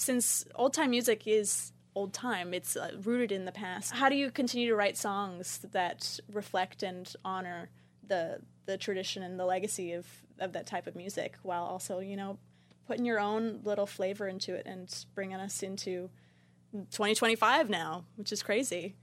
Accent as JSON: {"language": "English", "region": "Kentucky", "country": "United States", "said": "to say that we're from the Bluegrass State, and This is our music, and it's so wonderful to be a part of that legacy"}